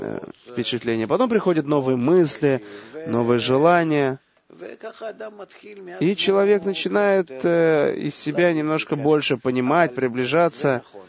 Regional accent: Russia; Я из России.

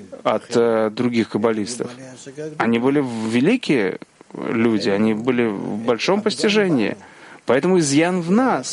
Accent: Vitebsk, Vitebsk Region, Belarus; я еще жил в своем городе, где я родился, в Витебске

